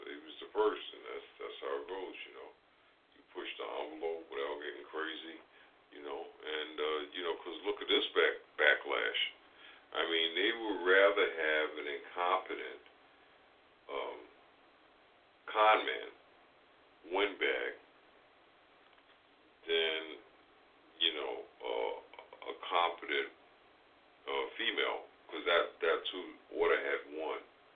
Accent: New York, United States; I grew up in Long Island.

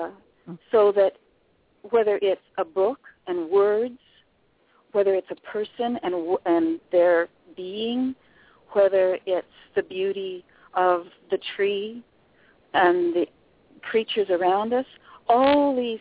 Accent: British Columbia, Canada; I'm from Canada, British Columbia.

